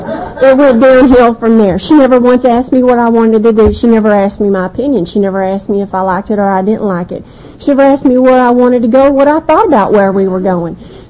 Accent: Texas, United States; And I am from down south. I'm from Texas.

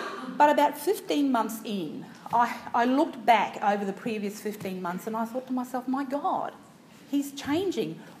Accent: South Africa; being South African, you don't do as you're told.

